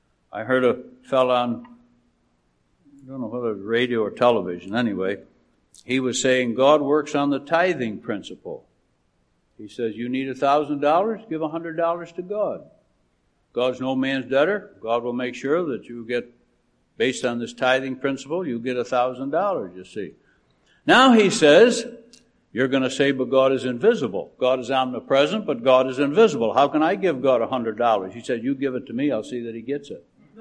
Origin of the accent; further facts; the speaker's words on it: Scotland, United Kingdom; I'm a Scotsman